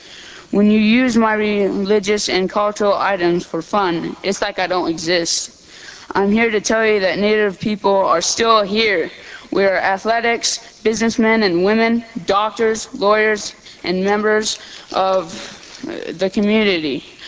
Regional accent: Fort Hall Reservation, Idaho, United States; now in Champaign, United States; I'm Shoshone Bannock from the Fort Hall Reservation in Idaho. I am 12 years old, and I'm in sixth grade at Edison Middle School here in Champaign.

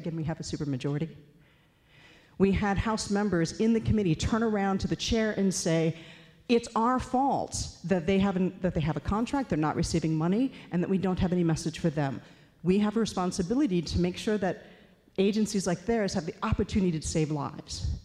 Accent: Chicago, Illinois, United States; born there; I'm a double Illini, so I bleed orange and blue. I was born in Chicago. I love the state. And for the first time in my life last week, I was actually embarrassed to be from Illinois.

